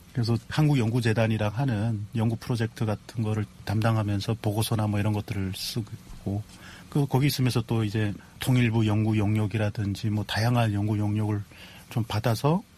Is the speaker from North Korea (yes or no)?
yes; Chongjin, North Hamgyong, North Korea; 내가 교수가 돼서 청진이 고향이니까 청진 NC에다가 지금도 뭐 대학교가 한 두세 개 정도 있어요.